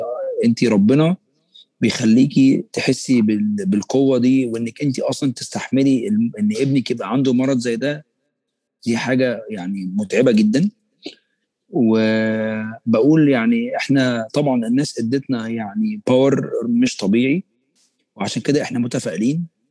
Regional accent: Egypt; يعني احنا مثلا عندنا في مصر عندنا شائع جدا جواز القرايب

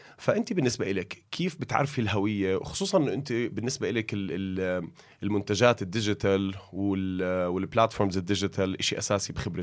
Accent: Kuwait; أنا بالنسبة لي لأنه تربيت بالكويت

